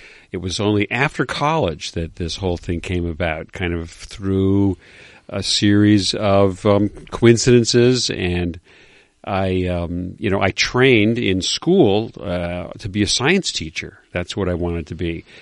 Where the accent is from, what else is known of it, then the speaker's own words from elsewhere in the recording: Syracuse, New York, United States; I grew up in Syracuse, New York, upstate New York.